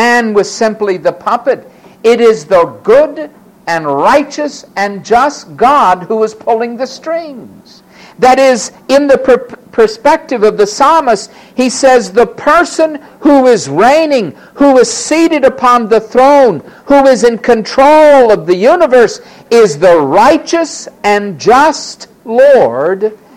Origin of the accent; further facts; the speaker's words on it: Florida, United States; Maybe growing up in Florida with those hurricanes. I still like it. As a kid, I used to go out in the hurricane.